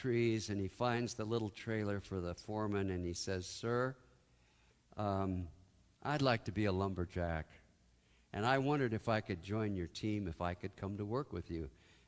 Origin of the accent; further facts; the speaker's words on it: Port Angeles, Washington, United States; I grew up in the Olympic Peninsula, up in Port Angeles, Washington, way up there. It was big timber country.